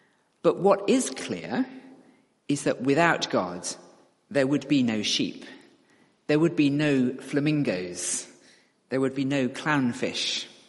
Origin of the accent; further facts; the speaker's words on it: United Kingdom; Now, that could be because I'm British.